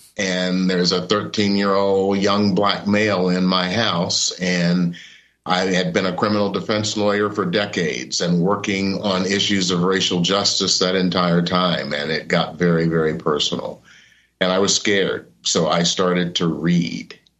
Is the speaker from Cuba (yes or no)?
no; Memphis, Tennessee, United States; I grew up in Memphis, Tennessee. I was born in 1956.